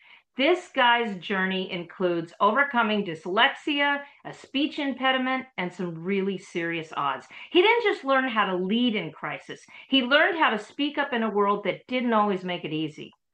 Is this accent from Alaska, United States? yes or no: no; Los Angeles, California, United States; I grew up in Los Angeles. I know what it's about.